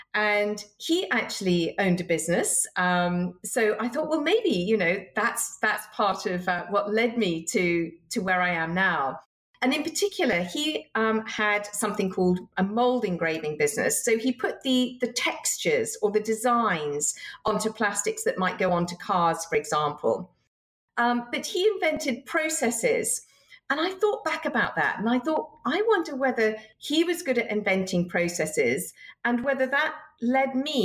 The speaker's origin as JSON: {"language": "English", "region": "Northern England", "country": "United Kingdom", "accent": "southern UK", "said": "And so that was where I grew up when I was young. It's very friendly. It's very different. And many people wouldn't know that I actually have come from the north because my accent sounds more like a southern UK person."}